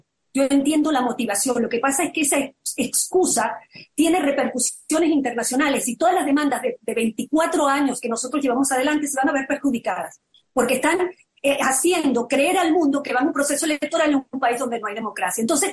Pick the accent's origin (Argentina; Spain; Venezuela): Venezuela; yo soy una venezolana restiada